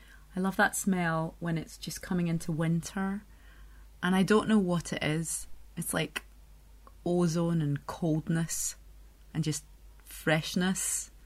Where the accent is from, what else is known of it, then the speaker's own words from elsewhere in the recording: Scotland, United Kingdom; now in France; I'm also a Scot living in France.